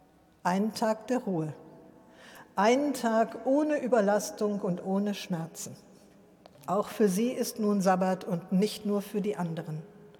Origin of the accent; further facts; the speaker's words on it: North Rhine-Westphalia, Germany; Ich bin am Rande des Ruhrgebiets aufgewachsen